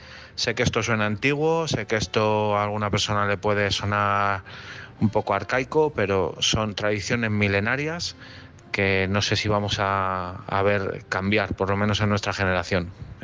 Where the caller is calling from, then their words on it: Madrid, Community of Madrid, Spain; de Madrid.